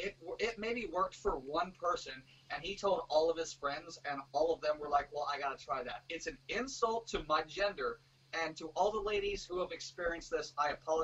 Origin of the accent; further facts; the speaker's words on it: the South, United States; Listen, I'm from the South. It's called manners, okay?